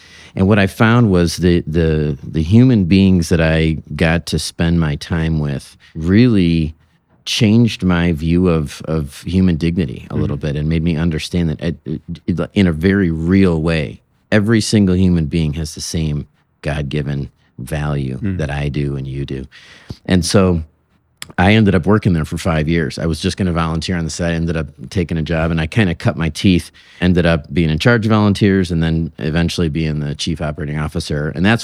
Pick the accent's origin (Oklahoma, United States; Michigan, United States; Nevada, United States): Michigan, United States; Detroit; I grew up outside the Detroit area